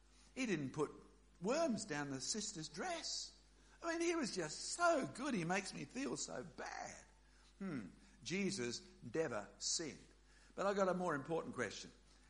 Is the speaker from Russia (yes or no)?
no; Australia; Now, I'm from Australia. My dad was from Scotland.